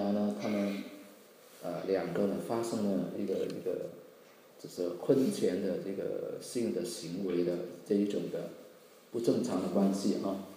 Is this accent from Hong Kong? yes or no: yes; Hong Kong; 当时呢，我老家是香港啊，那在香港的很多电影院啊